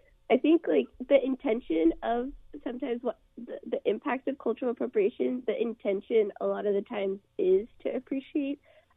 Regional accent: Salem, Oregon, United States

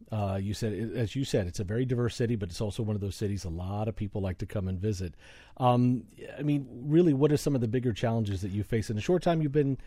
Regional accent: Puerto Rico; I'm also from Puerto Rico, but I have to admit that I have not been back in many, many, many years.

